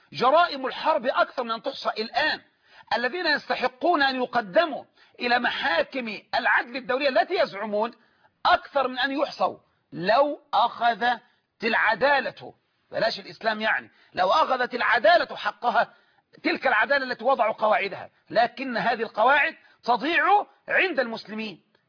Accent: Egypt; يعني اللي احنا بنسميه عندنا في مصر بالعامية مطهر

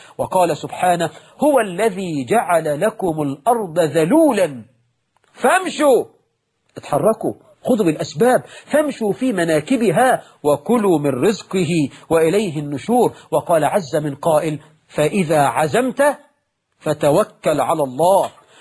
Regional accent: Egypt; عندنا في مصر أزمة تنابلة في بعض الأعمال ب 600 جنيه و 700 جنيه في الشهر.

